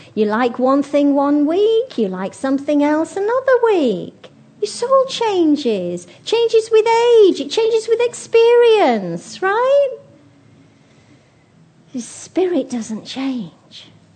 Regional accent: England, United Kingdom; now in Hong Kong; Well, I'm English.

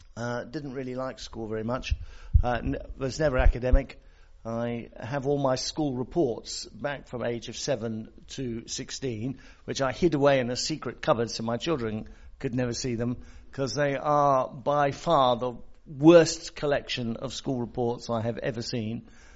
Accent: South East England, United Kingdom; Yeah, I'm English. Grew up in Sussex, southern part of England.

